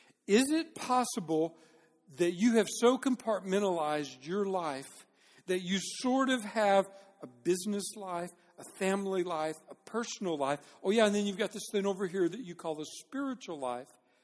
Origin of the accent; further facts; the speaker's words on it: Dallas, Texas, United States; like when I was a kid, I grew up around Dallas, and Dallas Cowboys were everything.